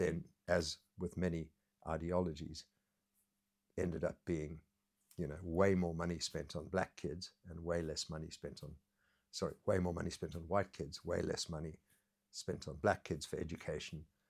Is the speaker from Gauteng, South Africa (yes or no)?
yes; Johannesburg, Gauteng, South Africa; growing up in Johannesburg in the 60s and 70s, and then being at school in South Africa and university